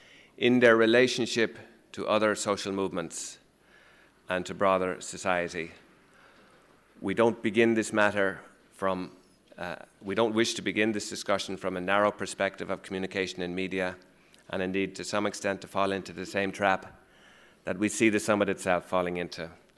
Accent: Dublin, Leinster, Ireland; I come from Dublin in Ireland.

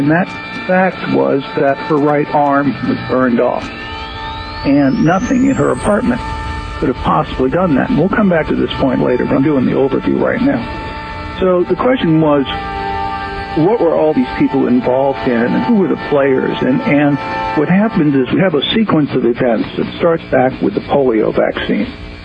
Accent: New Orleans, Louisiana, United States; moved away as an adult; I'm from New Orleans originally. I lived there for 35 years. I grew up there.

